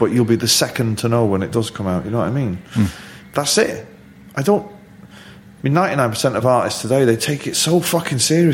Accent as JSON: {"language": "English", "town": "Manchester", "region": "North West England", "country": "United Kingdom", "said": "There's being working class and coming from a very poor background. There's that. And then there's being a Mancunian."}